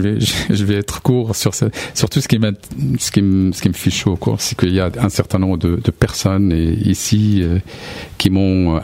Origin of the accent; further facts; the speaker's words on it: Morocco; je suis né au Maroc, j'ai grandi au Maroc